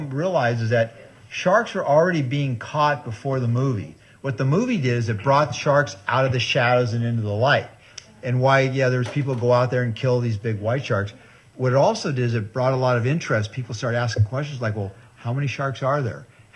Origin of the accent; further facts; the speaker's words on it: Monterey, California, United States; because I grew up in Monterey, so I was out diving all the time.